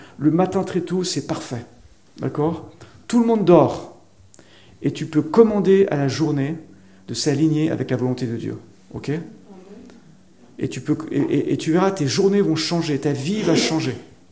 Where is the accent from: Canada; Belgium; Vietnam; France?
France; now in Switzerland; J'ai fait l'armée en Suisse, parce que je suis d'origine suisse. … quand j'étais petit, en France, parce que j'habitais en France.